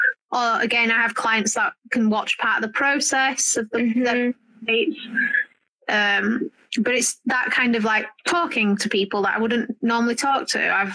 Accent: Yorkshire and the Humber, United Kingdom; I'm from Yorkshire, so we don't like spending money as it is.

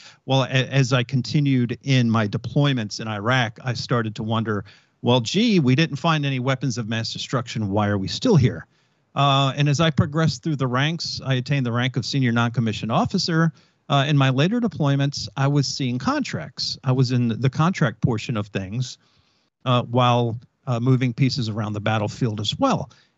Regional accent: Delaware, United States; host of the Fact Hunter podcast. I was born and raised in Delaware

